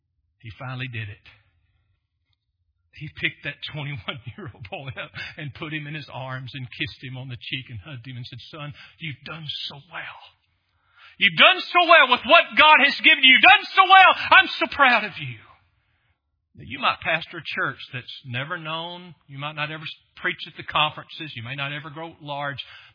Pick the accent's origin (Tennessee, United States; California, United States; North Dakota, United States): Tennessee, United States; Lawrenceburg; was a church called Meadowview Baptist Church that was literally on the wrong side of the tracks in my hometown of Lawrenceburg, Tennessee.